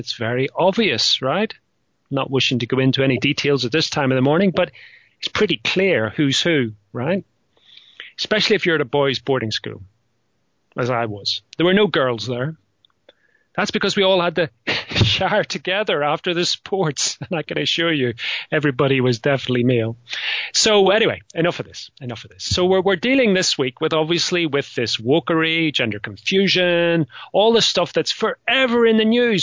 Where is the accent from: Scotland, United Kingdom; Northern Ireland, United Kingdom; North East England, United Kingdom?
Northern Ireland, United Kingdom; a nod to my childhood growing up in Northern Ireland, where there was explosions all the time.